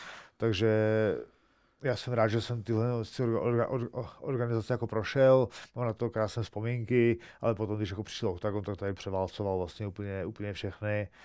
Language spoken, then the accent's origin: Czech; Karviná, Moravian-Silesian Region, Czechia; Pocházím z Karviné, takže Karviná je pro mě jako nejvíc a všichni ti lidi mě tam znají, mám tam prostě jako nejvíce kámošů, mám prostě v Karviné.